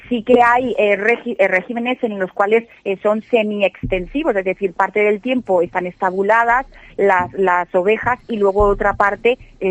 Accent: Zamora, Castile and León, Spain; sobre todo en la provincia de Zamora, ya que yo soy de Zamora

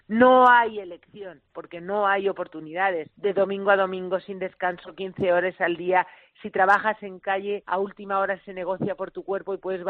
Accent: Toledo, Castilla-La Mancha, Spain; Pues encantada de estar en mi tierra, jugar en casa.

